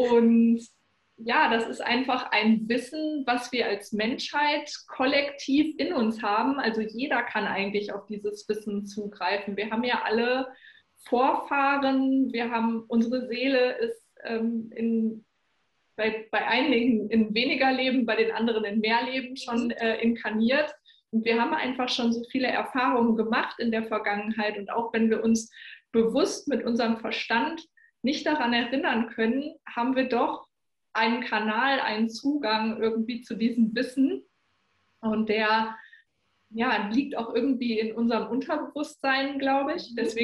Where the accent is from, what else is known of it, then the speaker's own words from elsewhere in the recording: Essen, North Rhine-Westphalia, Germany; ich komme aus Essen, ich wohne hier mit meinem Freund und meiner kleinen Tochter